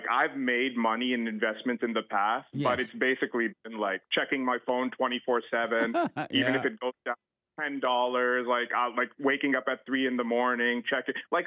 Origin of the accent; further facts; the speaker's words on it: Canada; also born or lived in Europe; Right now I'm in Canada. I'm from Canada. I used to live in Europe, but now I'm back in Canada.